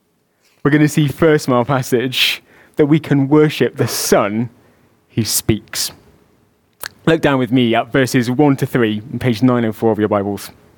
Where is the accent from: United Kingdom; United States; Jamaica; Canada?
United Kingdom; Scunthorpe, Yorkshire and the Humber; quite tight-fitting denim jackets were the in thing in my hometown of Scunthorpe